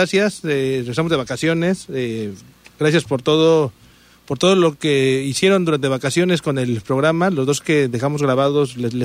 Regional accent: Mexico City, Mexico; Yo soy de la Ciudad de México y crecí yendo a la lucha.

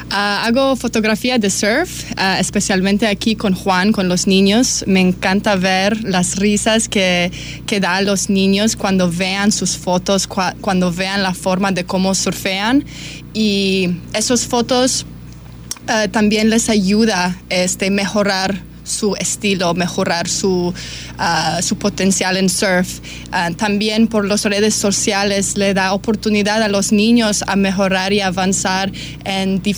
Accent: Poland; Spanish is a second language; now in Mexico; me siento como en mi pueblito en Polonia. Aquí en México los mexicanos son como mi familia aquí.

